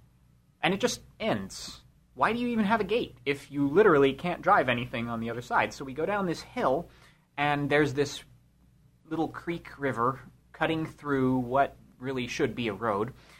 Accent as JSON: {"language": "English", "region": "California", "country": "United States", "said": "And everybody else speaks English, of course, you know, because we're from California."}